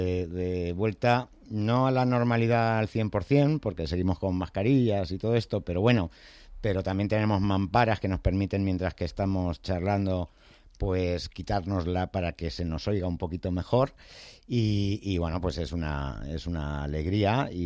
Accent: Madrid, Community of Madrid, Spain; Yo soy tengo sangre andaluza, soy de Madrid, pero tengo ancestros en Andalucía

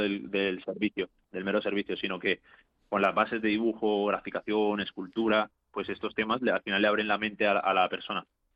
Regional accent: Colombia; mi familia, somos de Colombia, entonces sí. Hace 2 años y medio fuimos a Colombia

